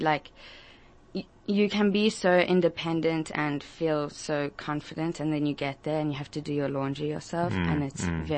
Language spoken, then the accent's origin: English; South Africa; I grew up in South Africa my whole life.